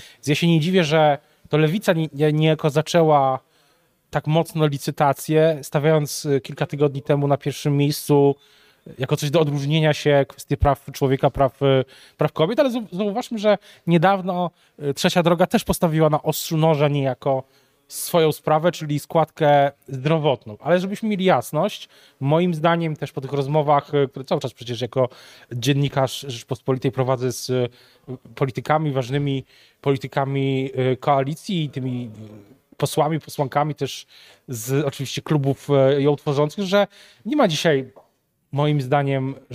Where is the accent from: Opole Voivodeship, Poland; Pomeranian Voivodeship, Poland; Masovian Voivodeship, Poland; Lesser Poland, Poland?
Lesser Poland, Poland; Kraków; jestem też z Krakowa